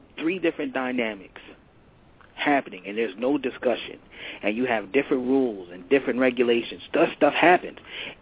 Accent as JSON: {"language": "English", "region": "Florida", "country": "United States", "said": "I know firsthand. I'm from Florida. I've seen in Florida. There's a different mindset"}